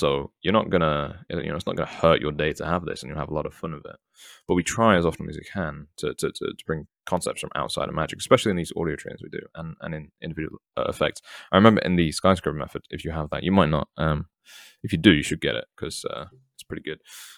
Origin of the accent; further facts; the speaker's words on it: England, United Kingdom; now in United States; I don't actually know that I'm English